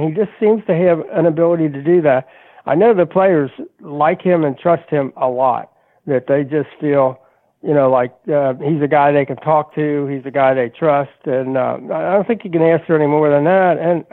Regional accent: Kentucky, United States; I mean, I grew up in Kentucky.

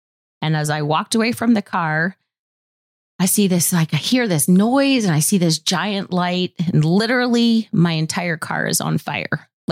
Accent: New Jersey, United States; I grew up in North Jersey.

